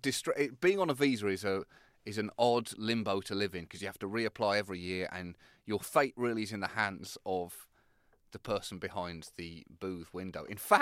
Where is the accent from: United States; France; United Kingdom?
United Kingdom; I, as a British person, let me tell you what tyranny really was back then, because my people did it to you.